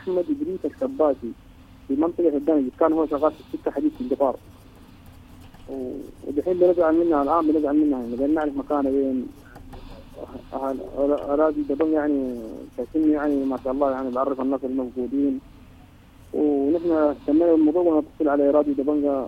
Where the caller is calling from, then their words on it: Omdurman, Khartoum, Sudan; من منطقة أم درمان من بلد العاشرة.